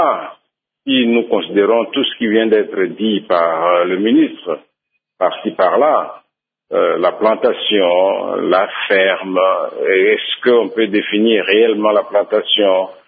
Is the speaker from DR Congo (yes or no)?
yes; Monkoto, Tshuapa, DR Congo; Je viens de Mon-Coteau, ouais, qui est dans la sous-région de la Tswapa.